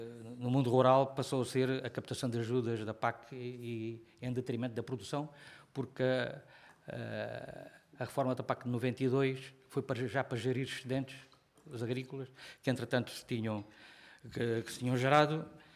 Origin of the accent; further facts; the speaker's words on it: Alentejo, Portugal; Eu próprio nasci no campo, nasci no Monte Alentejano, fui criado no campo, aprendi a ler à luz no candeeiro e a fazer contas.